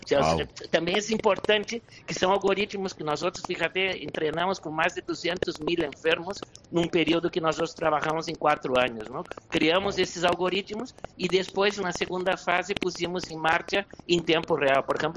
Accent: Brazil; Spanish is a second language; yo soy brasileño, también, tampoco pronuncio tan bien.

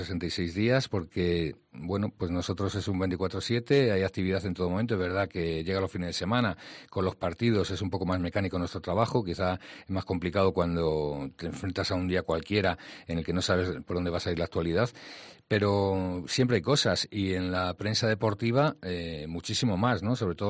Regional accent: Extremadura, Spain; Somos 3 directores de principales periódicos españoles que somos extremeños.

